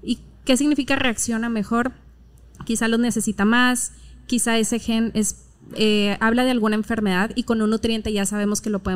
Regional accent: Monterrey, Nuevo León, Mexico; accent: regia; Soy regia y hablo como regia.

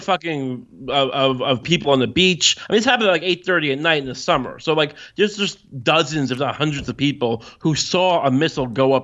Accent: New York, United States; First of all, I'm from Long Island.

